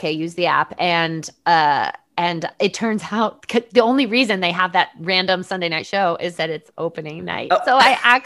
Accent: Connecticut, United States; Like I grew up in Connecticut, you know, close-ish to Sandy Hook.

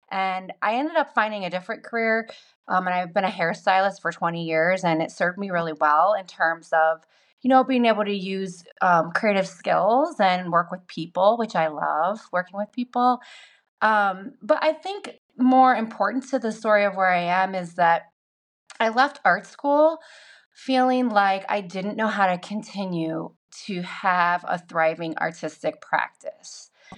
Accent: Ohio, United States; So my background is that I'm from Ohio originally.

